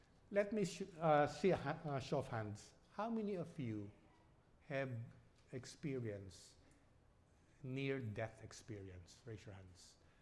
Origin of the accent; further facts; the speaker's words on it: Manila, Metro Manila, Philippines; also born or lived in New York; I was born in Manhattan, New York, okay? And I was born 7 months premature. And I was in the incubator for 1 month. And then when I recovered, 6 months after, my parents went back to Manila. Never went back to the United States.